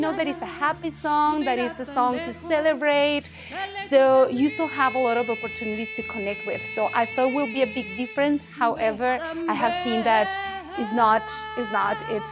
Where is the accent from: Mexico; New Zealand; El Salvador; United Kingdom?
Mexico; Irapuato, Guanajuato; now in Saskatoon, California, United States; I grew up in Mexico, in the city of Irapuato, Guanajuato, right in the center of Mexico, which is a very historic area in Mexico. All the independence happened around that state.